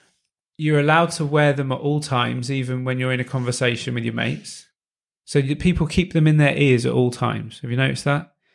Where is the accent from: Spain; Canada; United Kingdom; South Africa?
United Kingdom; Reading, South East England; if you didn't know, that is where I'm from. I was born in Reading.